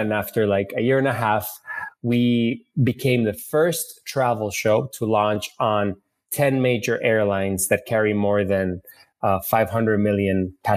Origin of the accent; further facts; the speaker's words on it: Mexico City, Mexico; also born or lived in Miami, United States; Yeah, I was born in Miami. I grew up in Mexico City. My family is mostly from Spain.